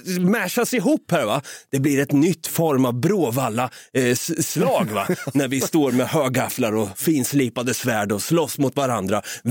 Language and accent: Swedish; Västra Götaland County, Sweden; accent: Skaraborg; Vi brukar gå runt och tänka att vår dialekt är så här, fan vadå, det var inget konstigt med vår dialekt.